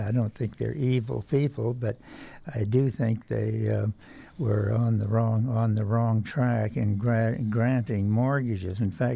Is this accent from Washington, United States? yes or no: no; South Dakota, United States; I live part of the year in Florida, the rest of the time in my home state of South Dakota.